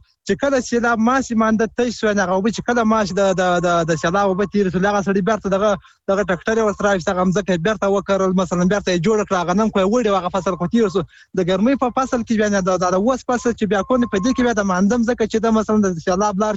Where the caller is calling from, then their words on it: Helmand, Afghanistan; که موږ وګورو دلته په هلمند کې